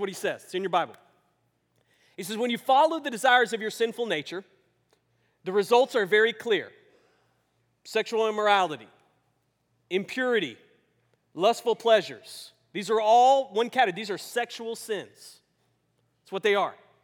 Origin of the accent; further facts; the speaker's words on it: Louisiana, United States; also born or lived in Georgia; In fact, growing up in Louisiana, I remember, I've heard this a couple times, and actually once or twice living in Georgia.